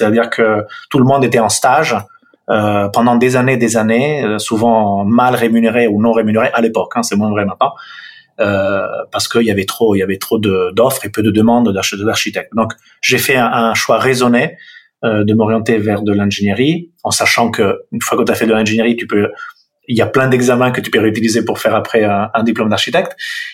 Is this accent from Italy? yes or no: yes; Milan, Lombardy, Italy; born there; accent: Italian; French is a second language; Le nom et l'accent révèlent une origine italienne. Donc, je suis né à Milan en 71.